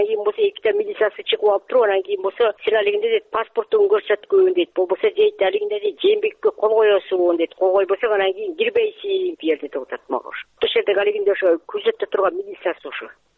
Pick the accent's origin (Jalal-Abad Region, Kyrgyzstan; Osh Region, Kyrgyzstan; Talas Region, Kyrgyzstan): Osh Region, Kyrgyzstan; Uzgen; Өзгөндөн болом.